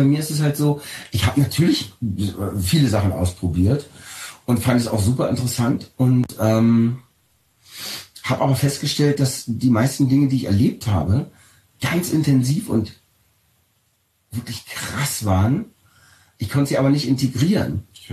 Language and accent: German; Berlin, Germany; Ich bin hier geboren. Ich bin Berliner.